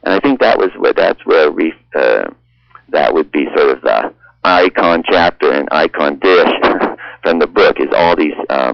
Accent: United States; now in Canada; I remember I'm American, and then I now am a citizen in Canada

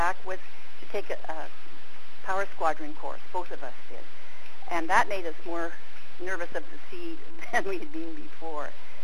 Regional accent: Toronto, Ontario, Canada; I grew up in Toronto, and believe it or not, but we lived right near the shore of Lake Ontario

